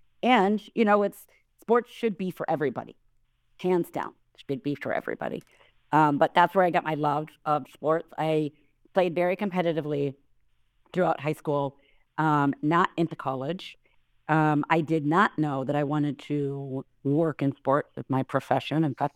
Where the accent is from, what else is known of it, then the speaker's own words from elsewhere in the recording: Minnesota, United States; born there; I was 6 years old. I was born in Minnesota, and there was only a boys' t-ball team.